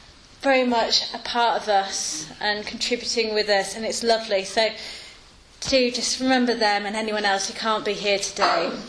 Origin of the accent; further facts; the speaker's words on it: United Kingdom; we may be being very British and complaining about it